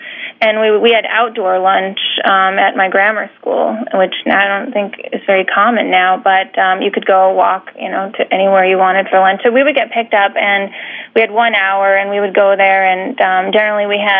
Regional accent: Chicago, Illinois, United States; Well, I'm from Chicago.

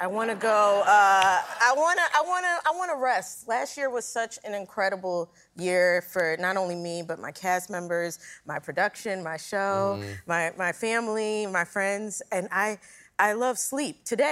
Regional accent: Philadelphia, Pennsylvania, United States; I grew up in Philly.

